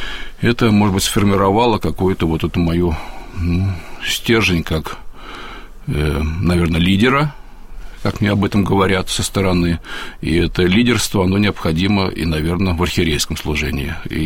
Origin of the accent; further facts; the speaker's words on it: Saint Petersburg, Russia; вернуться в родной город, который очень люблю. Вот, и там мои предки издревле жили в Петербурге.